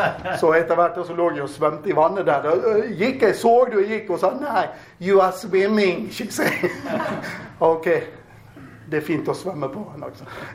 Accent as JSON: {"language": "Swedish", "country": "Norway", "said": "jag sa faktiskt till engelskläraren min att jag är norsk, jag behövde inte engelsk."}